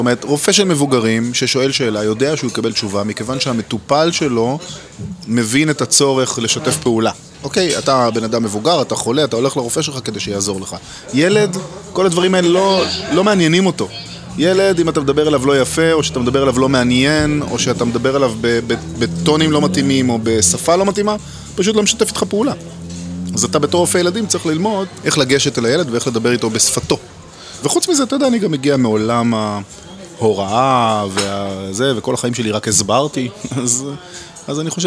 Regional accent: Yehud, Central District, Israel; born there; כבר למדתם שנולדתי ביהוד, לתיכון ביהוד

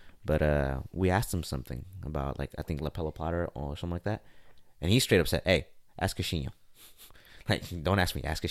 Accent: Ciudad Juárez, Chihuahua, Mexico; I see pictures now, man, of my hometown. Like, my home, the one I grew up in. It's sad, man.

